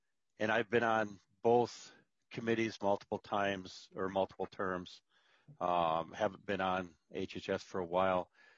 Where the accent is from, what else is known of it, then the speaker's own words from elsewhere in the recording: Minnesota, United States; In general, I grew up around Mayo